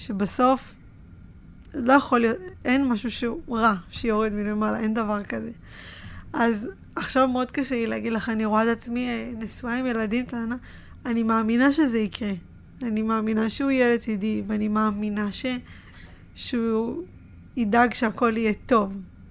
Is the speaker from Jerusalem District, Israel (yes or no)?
no; Ofakim, Southern District, Israel; זה אופקים זה אופקים, אין לעזור, זה העיר שגדלתי בה.